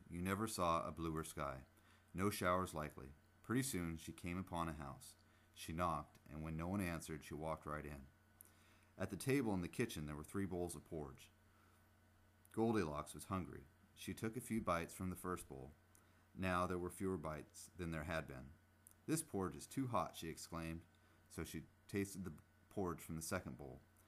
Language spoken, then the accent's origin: English; North Bonneville, Washington, United States; moved away as an adult; I grew up in Washington State. I was actually born overseas, but by the time I was 2 years old, we'd moved back to North Bonneville, Washington. It's a small town along the Columbia River in Skamania County.